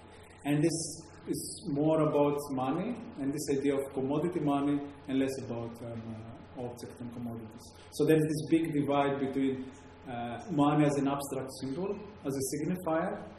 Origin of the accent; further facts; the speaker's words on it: Greece; accent: Greek; English is a second language; My accent is obviously very Greek